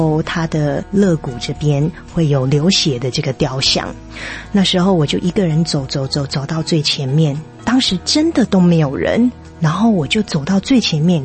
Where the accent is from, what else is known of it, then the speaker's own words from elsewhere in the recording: United States; 虽然我是在美国长大的小孩，英文对我来说没有问题